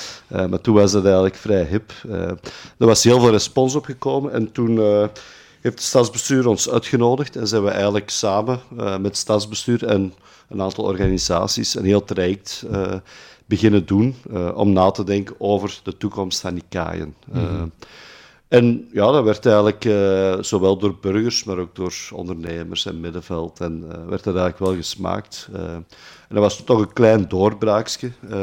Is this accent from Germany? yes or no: no; Flanders, Belgium; now in Antwerp, Belgium; ik woon in Antwerpen-Noord sinds een 20-tal jaar. Ik ben geen geboren Antwerpenaar, ik ben van de Kempen afkomstig.